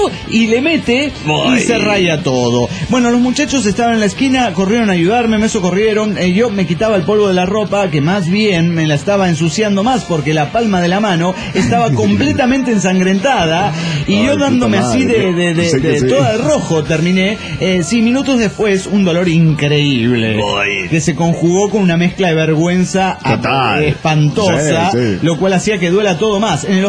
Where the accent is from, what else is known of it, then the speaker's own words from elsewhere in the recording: Ciudad Cuauhtémoc, Chihuahua, Mexico; Soy el autosuicida de Ciudad Cuauhtémoc, Chihuahua, México.